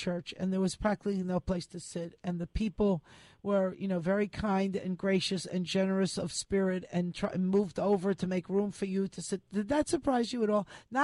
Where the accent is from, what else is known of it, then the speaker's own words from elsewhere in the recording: New York City, New York, United States; in my heart, I am a New Yorker. I grew up and was educated in New York and New York City.